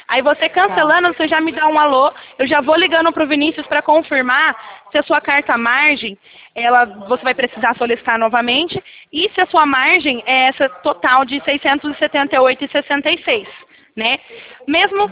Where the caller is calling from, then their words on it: São Paulo, Brazil; O meu DDD, Kátia, ele é 19, tá? Que eu fico aqui no centro de São Paulo, bem no interiorzão. Aí sou bem caipira, menina.